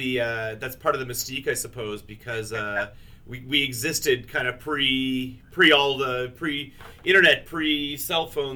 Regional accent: Smiths Falls, Ontario, Canada; I grew up in Eastern Ontario. Between Ottawa and Kingston, born in Smiths Falls, and went to high school there.

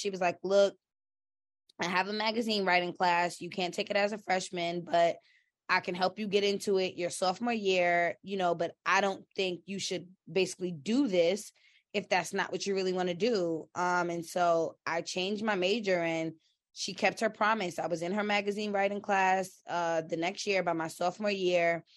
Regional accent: New York, United States; And so then I'm from New York, like, was always a hustler, all these things.

